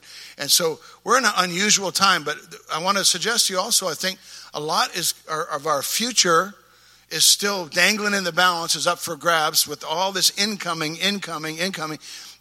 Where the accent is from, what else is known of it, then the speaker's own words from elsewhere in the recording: Canada; moved away; Worship wasn't even a thing back in the day when I showed up in 86. I came from Canada